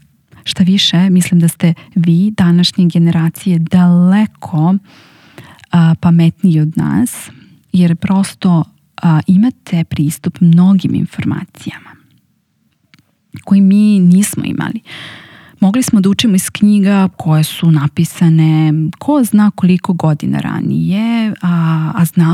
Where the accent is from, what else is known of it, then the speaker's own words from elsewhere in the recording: Inđija, Vojvodina, Serbia; u mom mestu, odakle sam ja, iz Inđije